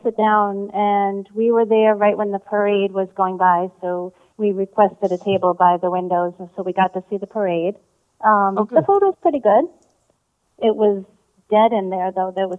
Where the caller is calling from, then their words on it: Massachusetts, United States; Massachusetts.